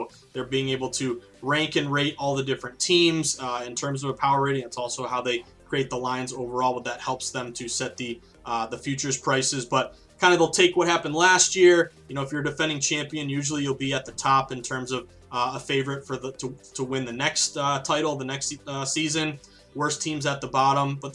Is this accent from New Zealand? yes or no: no; Philadelphia, Pennsylvania, United States; I'm from Philadelphia, I'm a diehard Eagles fan.